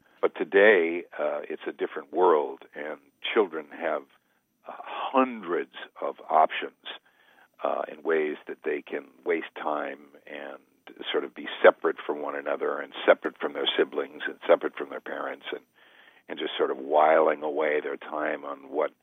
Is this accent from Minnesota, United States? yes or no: yes; Minneapolis, Minnesota, United States; I'm a Minnesotan and graduated Washburn High School in Minneapolis